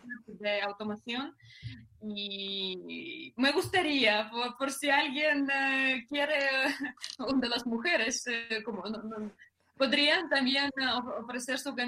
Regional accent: Ukraine; now in Madrid, Spain; Pues yo soy madrileña, pero soy de Ucrania.

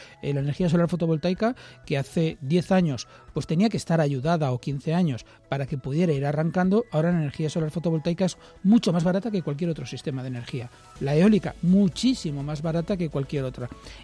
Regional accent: Community of Madrid, Spain; cuando salimos los que somos de la Comunidad de Madrid fuera

